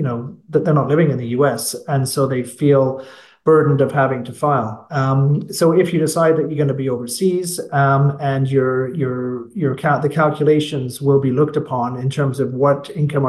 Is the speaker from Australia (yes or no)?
no; Canada; I mean, I'm Canadian.